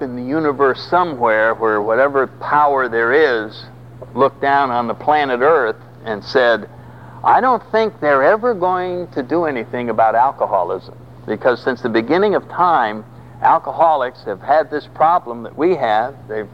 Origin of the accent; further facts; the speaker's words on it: New England, United States; because I come from New England